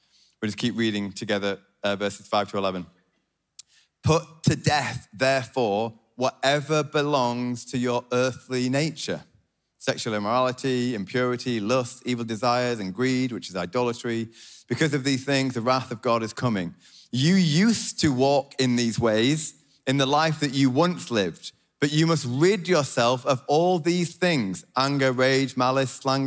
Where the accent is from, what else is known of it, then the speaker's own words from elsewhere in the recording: Yorkshire and the Humber, United Kingdom; accent: Yorkshire; Doesn't take long for someone to notice my beautiful Yorkshire accent and to notice that I'm not from around here. When I go about my life, my accent is a sign of where I am from.